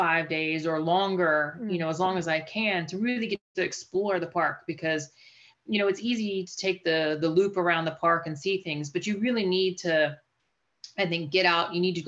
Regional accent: Pennsylvania, United States; I grew up in Western Pennsylvania.

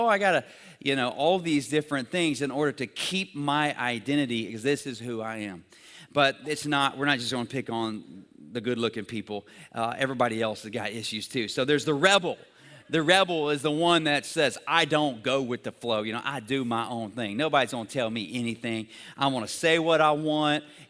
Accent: United States; At the core of who I am, I'm American, all right?

